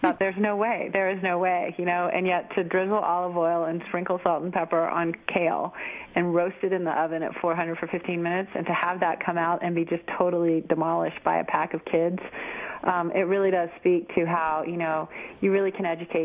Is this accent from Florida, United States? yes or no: no; Texas, United States; I grew up in Texas, so, you know, we tend to grill salmon with a husband from Seattle